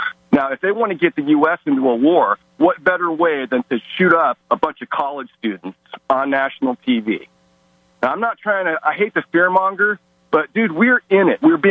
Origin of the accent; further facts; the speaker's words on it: North Carolina, United States; as you know, my hometown team, the NC State Wolfpack, is probably the best Cinderella story we've had in a while in the tournament.